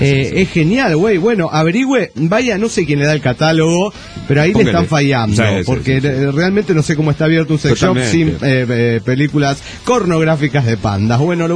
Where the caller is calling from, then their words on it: Burzaco, Buenos Aires Province, Argentina; Esto es en la zona sur del Gran Buenos Aires, República Argentina.